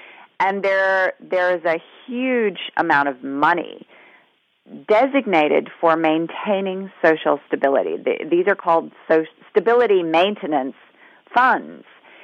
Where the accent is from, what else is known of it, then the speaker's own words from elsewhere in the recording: United States; I'm an American with a Chinese-American mother, and my mother raised me speaking Chinese.